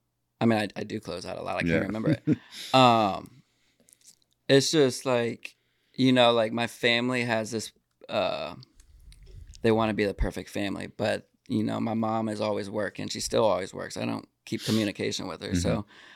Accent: Florida, United States; Okay, so I am from Citrus County, Florida, where the manatees are, the springs.

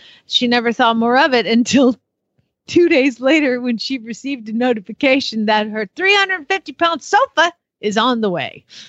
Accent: Atlanta, Georgia, United States; No, I'm from Atlanta.

